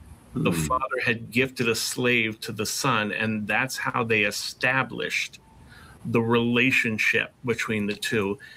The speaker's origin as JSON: {"language": "English", "region": "East Coast", "country": "United States", "tie": "born or raised there", "said": "I grew up on the East Coast, mostly, before coming out here."}